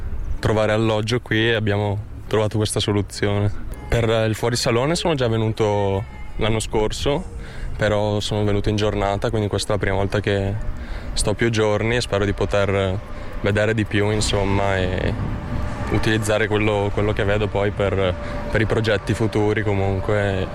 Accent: Vicenza, Veneto, Italy; Io sono di Vicenza e arrivo dall'Accademia di Belle Arti di Verona.

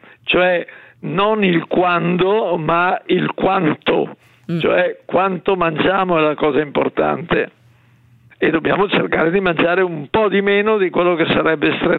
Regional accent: Bergamo, Lombardy, Italy; io sono bergamasco

